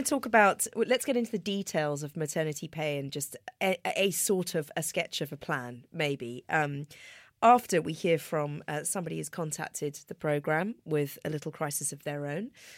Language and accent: English; New Zealand; I'm now 47. I'm originally from New Zealand. I've worked in Sydney, London, San Francisco